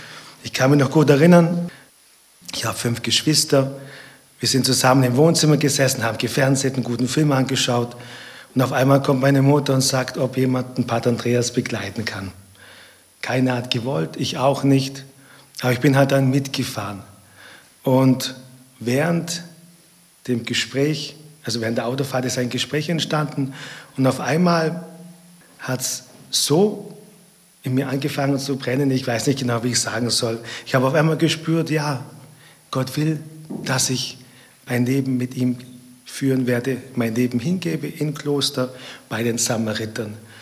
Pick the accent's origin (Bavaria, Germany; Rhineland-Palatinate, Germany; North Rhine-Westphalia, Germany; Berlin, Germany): Bavaria, Germany; Neu-Ulm; also born or lived in Ulm; Ich bin in Ulm an der Donau geboren und auf der bayerischen Seite in Neuum aufgewachsen.